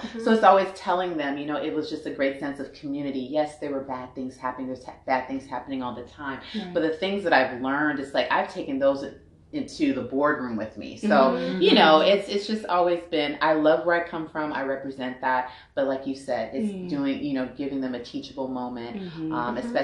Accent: Los Angeles, California, United States; I say that I'm from South Central, not South LA like the gentrifiers will say, because I'm from the OG 213 area code.

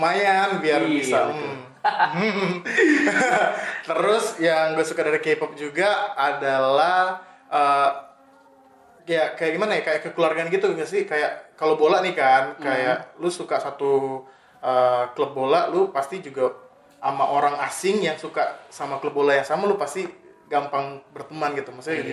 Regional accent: Manado, North Sulawesi, Indonesia; waktu gue kan asal Manado nih.

